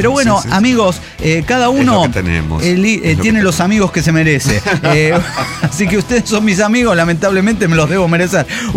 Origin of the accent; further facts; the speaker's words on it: Mexico; now in Sweden; yo vengo de México